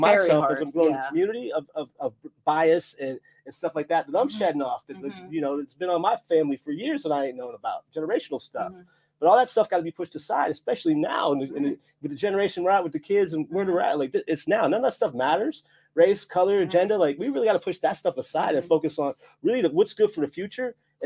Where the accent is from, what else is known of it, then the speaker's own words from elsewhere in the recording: Boardman, Ohio, United States; I understand, but I grew up in Boardman, right? My friends went to Cheney, but we all still here.